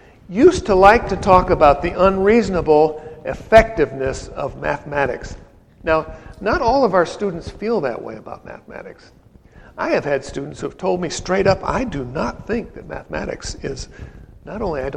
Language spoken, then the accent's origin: English; Grand Rapids, Michigan, United States; Growing up in the Midwest, something people do. And the church that I grew up in was really a good one. Grace Episcopal Church in Grand Rapids, Michigan.